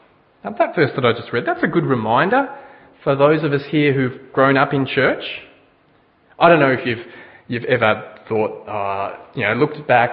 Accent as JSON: {"language": "English", "region": "Scotland", "country": "United Kingdom", "said": "I'm Scottish, so I'm... Yeah. And I'm Presbyterian, and I'll make sure my kids are too, because they're Scottish as well."}